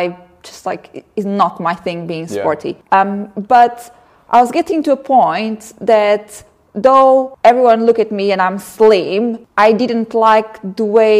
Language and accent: English; Portugal; moved away; Yes. Yeah. I'm from Portugal. So basically, all my family is back home. I came 7-8 years ago in 2015.